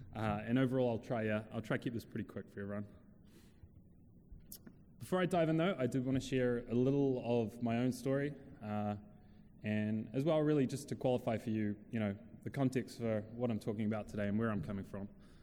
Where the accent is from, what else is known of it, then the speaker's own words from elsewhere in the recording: New Zealand; accent: New Zealand; And we started out down in New Zealand, hence my funny accent, and now we've got teams spanning across North America, Europe, and Asia Pacific as well.